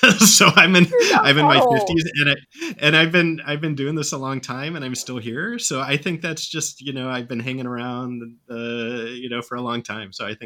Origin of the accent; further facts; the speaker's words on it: Michigan, United States; I grew up in the suburbs of Detroit. So like if Detroit's like 8 Mile, like you see in the movie, I grew up in 24 Mile.